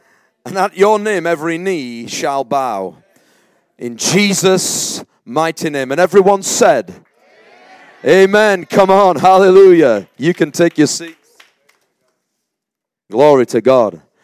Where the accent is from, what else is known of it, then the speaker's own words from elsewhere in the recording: Yorkshire and the Humber, United Kingdom; moved away as an adult; I grew up around South Yorkshire. This is some of my stomping ground. In 1997, I left for university. I went down to the city of Cambridge.